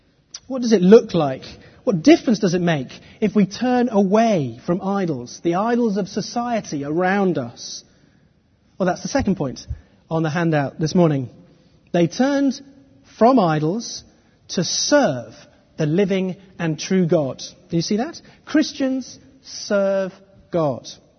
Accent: Manchester, North West England, United Kingdom; a place I know well as a Mancunian and as a Manchester United supporter

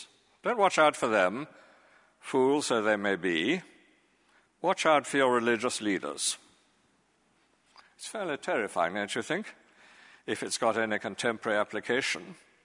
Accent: Lewes, South East England, United Kingdom; I was brought up in Lewes, which is a county town, and the assizes are held there

